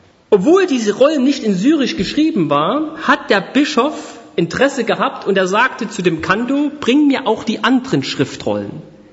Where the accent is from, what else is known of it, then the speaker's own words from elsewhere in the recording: Saxony, Germany; now in Monheim am Rhein, Germany; ich werde im November 39 Jahre alt und bin ein Erzgebirgler. Also ich komme aus Sachsen, wohne aber seit 2011 fast durchgängig in den alten Bundesländern und wohne jetzt seit 2017 in Monheim am Rhein, weil ich geheiratet habe.